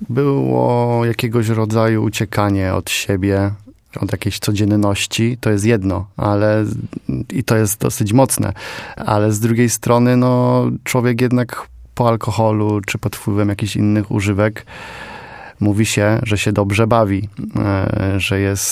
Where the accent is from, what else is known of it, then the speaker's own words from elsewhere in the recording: Poznań, Greater Poland Voivodeship, Poland; ja się tutaj urodziłem w Poznaniu i obecnie jestem tutaj najbardziej i najintensywniej, natomiast też jestem związany ze Środą Wielkopolską